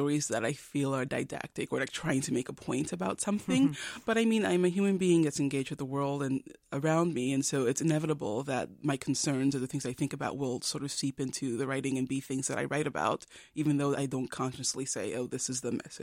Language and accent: English; Nigeria; moved away; Because when I first moved to Louisiana, and this when we came from Nigeria, you know, it was a culture shock for me.